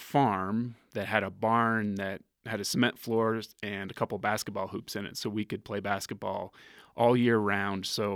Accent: Michigan, United States; it was drawn from my childhood growing up in Michigan in a small town.

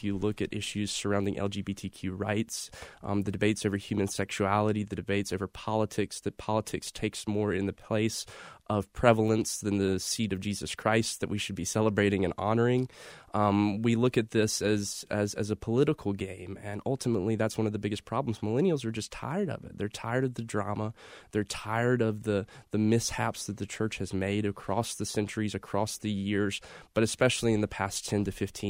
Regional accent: Statesville, North Carolina, United States; Well, growing up in Statesville, it's an all-America city. It's one of those places that everyone wants to grow up in. It's just a great town to grow up in North Carolina.

